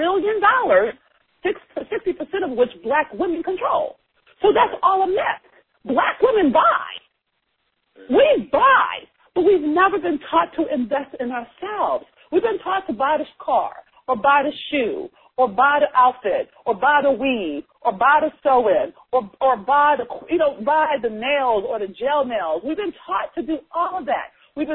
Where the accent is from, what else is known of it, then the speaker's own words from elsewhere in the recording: Baltimore, Maryland, United States; She came from D.C., poor. I came from Baltimore streets, right?